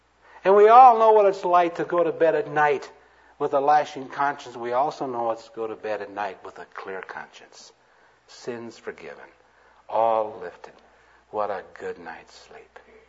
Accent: Modesto, California, United States; also born or lived in Iowa; I like to tell about a surgeon friend of mine in my hometown, Modesto, California, where we moved to from that little town in Iowa.

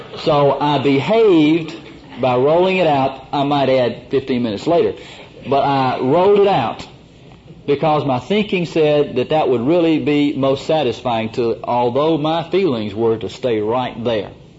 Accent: Kosciusko, Mississippi, United States; So I'm from Mississippi, and I grew up in Kosciuszko, where every gas station in the state had three restrooms.

